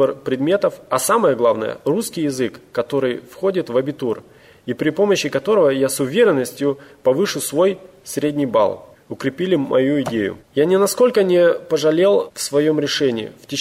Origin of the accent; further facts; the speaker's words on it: Bavaria, Germany; Russian is a second language; Сам я приехал из Баварии, как раз для того, чтобы воплотить свои мечты в реальность.